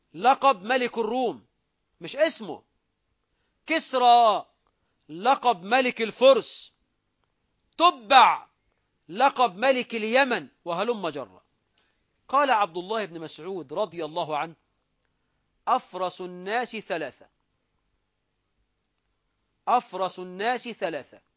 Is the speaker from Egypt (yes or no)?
yes; Egypt; مصر هنا أي بلدنا مصر